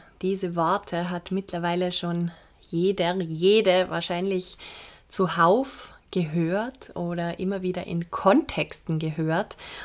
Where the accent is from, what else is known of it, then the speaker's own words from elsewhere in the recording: Vorarlberg, Austria; von einem der größten Sozialdienstleister in Vorarlberg, wo ich herkomme